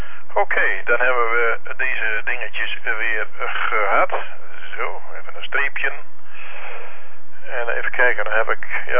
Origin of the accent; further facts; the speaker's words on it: Netherlands; Daar zijn we Nederlanders voor, hè. Als het maar gratis is.